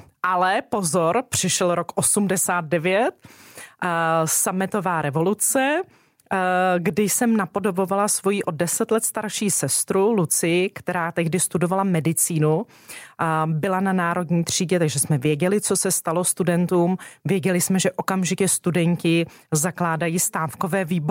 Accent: Prague, Czechia; já jsem z Prahy, což je skoro výjimka. Největší poklona, kterou jsem kdy dostala, že na to, že jsem Pražanda, tak nejsem až tak strašná, ale jsem hrdá holka z Prahy. Dětství, jsem Husákovo dítě.

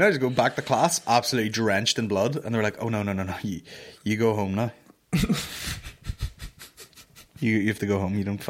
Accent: Tyrone, Northern Ireland, United Kingdom; now in Indianapolis, United States; I'm from Tyrone, obviously. I listen to you and Mickey on about there's no place like Tyrone.

